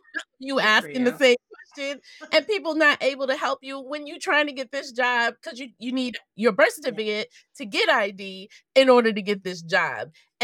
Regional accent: New York, United States; also born or lived in Kansas; Although I was raised in New York, I was born in Kansas because my father was in the military at the time.

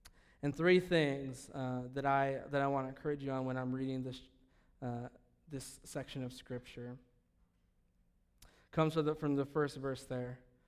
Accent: United States; So tomorrow is an honor and a privilege to me as an American.

